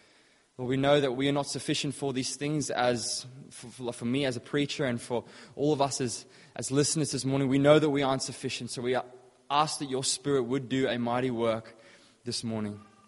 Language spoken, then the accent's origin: English; Brisbane, Queensland, Australia; But yeah, I'm from Brizzy.